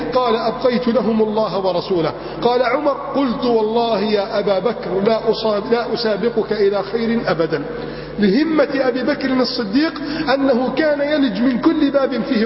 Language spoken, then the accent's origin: Arabic; Egypt